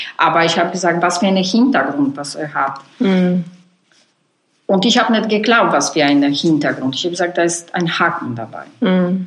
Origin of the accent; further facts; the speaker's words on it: Warsaw, Masovian Voivodeship, Poland; German is a second language; Vielleicht jetzt Warschau ist schön, das ist mein Heimatstadt, aber war gefährlich, kalt und einfach.